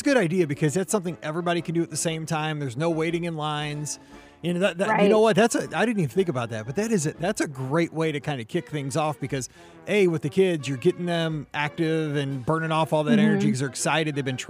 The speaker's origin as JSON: {"language": "English", "region": "Midwest", "country": "United States", "said": "Yeah, we're both from the Midwest."}